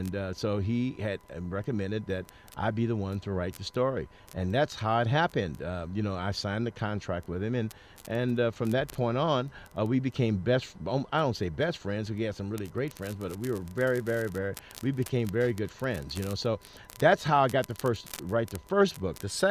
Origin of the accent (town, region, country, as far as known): St. Louis, Missouri, United States